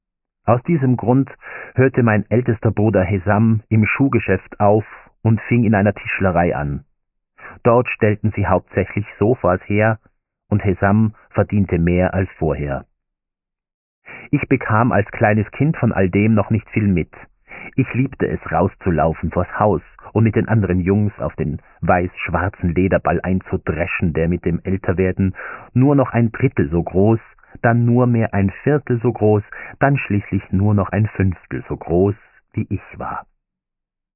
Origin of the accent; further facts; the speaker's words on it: Afghanistan; also born or lived in Iran; Als Afghane ohne Aufenthaltsgenehmigung ist so ziemlich alles unleistbar für dich.